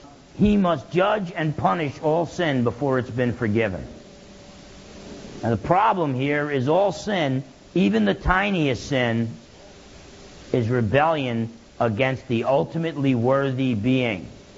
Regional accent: New Jersey, United States; Because I remember growing up in New Jersey, you know, I had gone to Catholic schools from kindergarten to through halfway through 10th grade, and then I transferred to the public school.

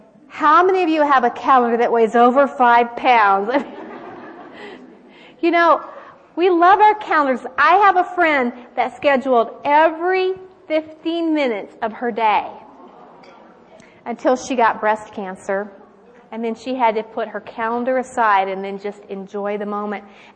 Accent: Beaumont, Texas, United States; I grew up in Beaumont, Texas. Y'all. Now, the fun thing is, my parents also grew up in that part of Texas

